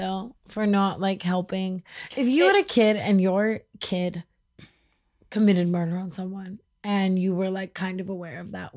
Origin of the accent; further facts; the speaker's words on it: Las Vegas, Nevada, United States; And it's also like I grew up in Vegas, and Miami, in my opinion, is entirely Vegas with the beach. So it like serves me very much like hometown vibes